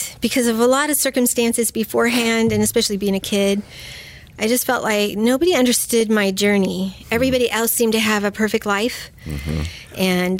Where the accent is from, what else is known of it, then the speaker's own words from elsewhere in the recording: Garden Grove, California, United States; I grew up in Garden Grove.